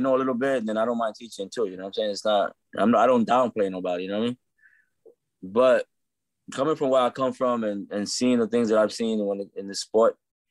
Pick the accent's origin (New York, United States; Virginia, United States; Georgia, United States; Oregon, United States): New York, United States; Brooklyn; I was born and raised in Brooklyn, man.